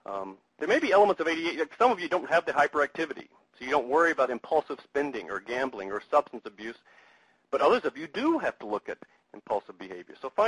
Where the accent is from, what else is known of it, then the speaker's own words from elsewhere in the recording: Mississippi, United States; Growing up in Mississippi, parents would sometimes throw open the back door and say, "Y'all play pretty,"